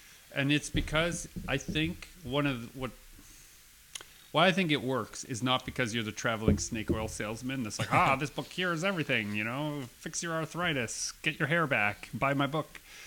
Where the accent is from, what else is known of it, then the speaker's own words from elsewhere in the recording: St. Germain, Manitoba, Canada; you're from Pilot Mound and I grew up in St. Germain.